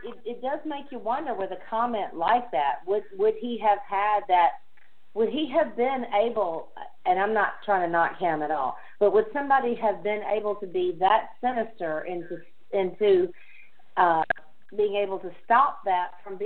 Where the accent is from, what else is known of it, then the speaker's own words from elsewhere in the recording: Tennessee, United States; I'm from Tennessee.